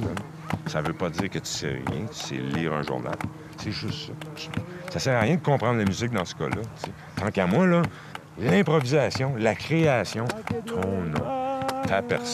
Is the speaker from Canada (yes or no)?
yes; Quebec City, Quebec, Canada; born there; je suis né à Québec, ici, à Limoilou, Saint-Pascal.